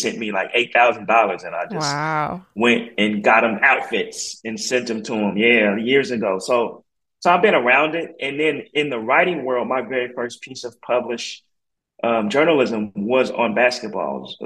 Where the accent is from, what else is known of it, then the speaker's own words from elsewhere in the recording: Portland, Oregon, United States; Yeah, I mean, I think, you know, as a kid, I grew up in Portland, Oregon, so I'll say that there.